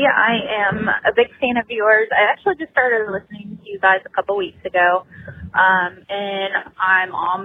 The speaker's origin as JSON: {"language": "English", "town": "Cincinnati", "region": "Ohio", "country": "United States", "said": "And also, I'm from Cincinnati, Ohio, and I'm actually going to Dayton this weekend."}